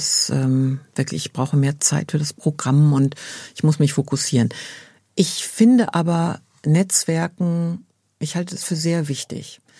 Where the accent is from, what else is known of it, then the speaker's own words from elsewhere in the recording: Dortmund, North Rhine-Westphalia, Germany; ich komme ja aus Dortmund und das ist einfach genial.